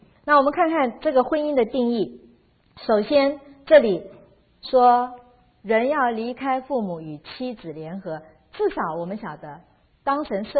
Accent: China; 我们中国人总是说这什么骨肉之亲啊

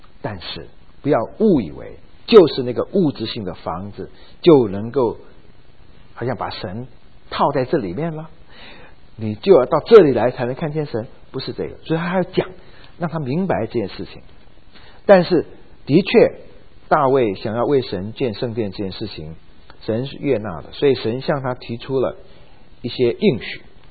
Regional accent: China; 像我们中国人因为这个我们的家族观念是非常清楚的

